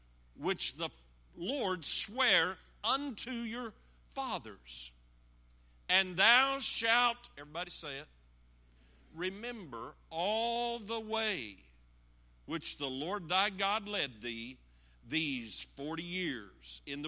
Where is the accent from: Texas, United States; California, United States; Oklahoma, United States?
Oklahoma, United States; McAlester; born there; The nation was blessed in 1956 when I was born in McAllister, Oklahoma.